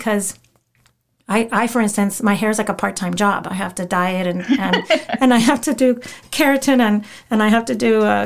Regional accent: Mexico; I grew up mostly in pre-Vatican II Catholicism, because I grew up in Mexico

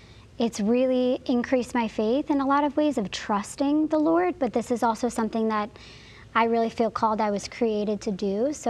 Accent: United States; I'm a stranger. I'm American.

